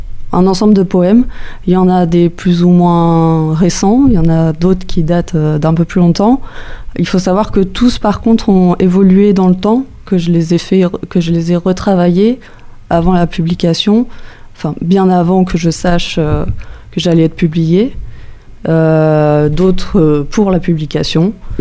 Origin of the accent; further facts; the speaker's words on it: Saint-Junien, Nouvelle-Aquitaine, France; Je suis née à Saint-Junien, j'ai grandi à Saint-Junien, j'ai fait mes études sur Limoges. En lettres puis en communication, et voilà, aujourd'hui j'ai 31 ans et j'habite à Saint-Brice-sur-Vienne.